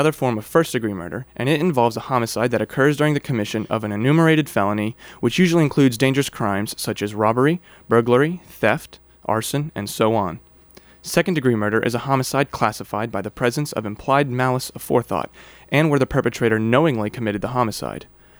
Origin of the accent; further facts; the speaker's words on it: New Orleans, Louisiana, United States; born there; now in Tennessee, United States; I was born in New Orleans, but I've been living in Middle Tennessee for about 15 years now.